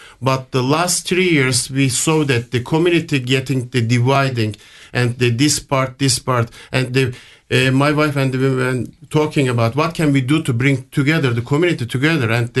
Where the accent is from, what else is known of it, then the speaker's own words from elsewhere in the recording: Turkey; English is a second language; now in Jacksonville, United States; I'm originally from Turkey and moved to Jacksonville 2002.